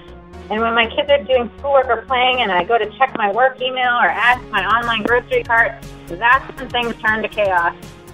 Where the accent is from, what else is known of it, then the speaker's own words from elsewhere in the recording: Newton, Massachusetts, United States; I'm from Newton, Massachusetts.